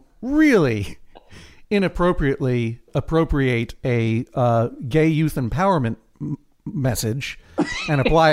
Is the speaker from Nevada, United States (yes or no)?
no; Boston, Massachusetts, United States; I'm from Boston. I'm with you.